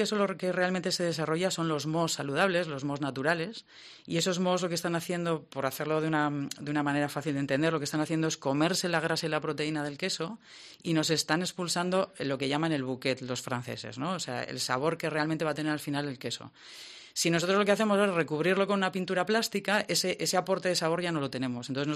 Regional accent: La Rioja, Spain; nosotros somos riojanos.

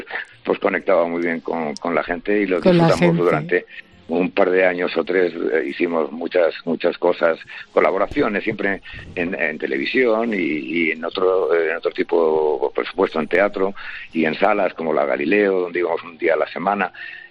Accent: Madrid, Community of Madrid, Spain; Yo siempre he dicho que soy, y lo seguiré diciendo hasta que me muera, que soy un aragonés que accidentalmente se crió en Madrid.

